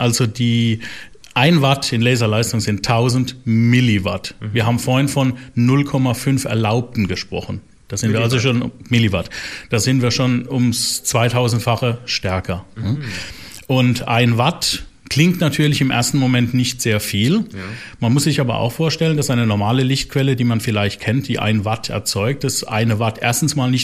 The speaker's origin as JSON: {"language": "German", "town": "Ketsch", "region": "Baden-Württemberg", "country": "Germany", "said": "Wer das nicht kennt, googeln, es gibt plus eins in Deutschland."}